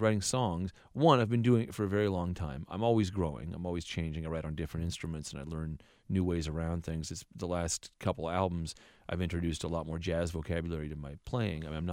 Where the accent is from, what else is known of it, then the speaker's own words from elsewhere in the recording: West Coast, United States; part is I'm from the West Coast, you know, seeing things like that, you see them in movies, right?